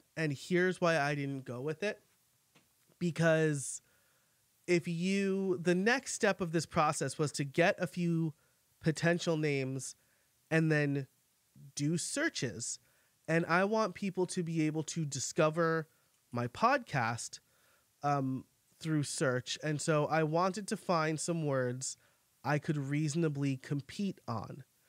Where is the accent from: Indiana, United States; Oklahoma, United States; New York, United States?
New York, United States; accent: New York; throw my New York accent all over that.